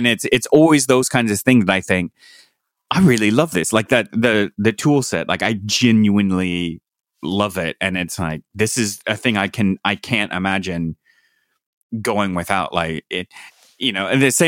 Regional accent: Indiana, United States; also born or lived in California; I grew up in Southern Indiana and lived in California for a long time.

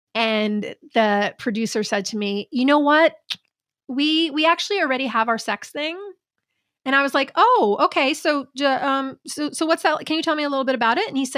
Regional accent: New York, United States; I grew up in New York

